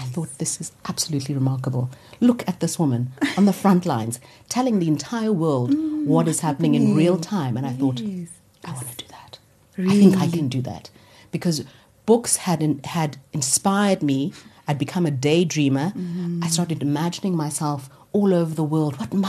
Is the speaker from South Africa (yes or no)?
yes; Cape Town, South Africa; also born or lived in Mthatha; As you say, I mean, I grew up partially in Mthatha and Cape Town.